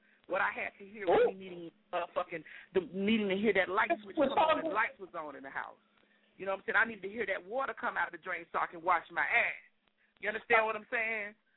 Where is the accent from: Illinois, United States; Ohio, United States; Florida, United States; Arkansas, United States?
Florida, United States; Miami; I'm from Dade County, Miami, Florida